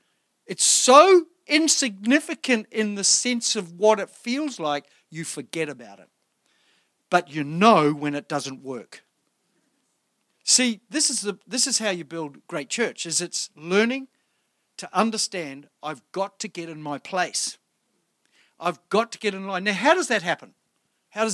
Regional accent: New Zealand; born there; Well, I was born in New Zealand.

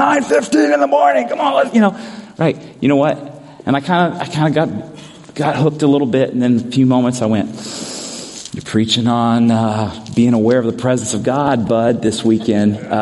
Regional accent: the South, United States; and I was raised in the South in the independent Baptist, it was kind of like this.

